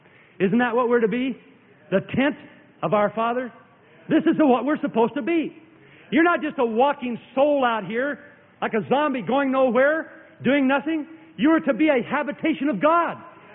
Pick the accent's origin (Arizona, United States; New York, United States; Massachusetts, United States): Arizona, United States; like where I grew up down in Arizona